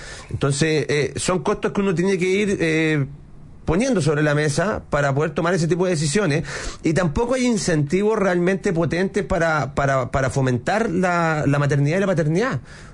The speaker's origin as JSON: {"language": "Spanish", "region": "Valparaíso", "country": "Chile", "lives_now": "Santiago, Chile", "said": "yo soy de la Quinta Región, llegué a Santiago, no tengo familia en Santiago, toda mi familia y redes de apoyo están en la Quinta Región"}